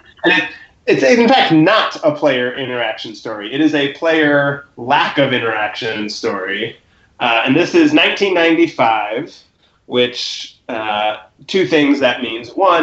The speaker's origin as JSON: {"language": "English", "town": "Chicago", "region": "Illinois", "country": "United States", "tie": "born or raised there", "said": "And I grew up in Chicago, and a couple friends and I had been at a White Sox-Angels game."}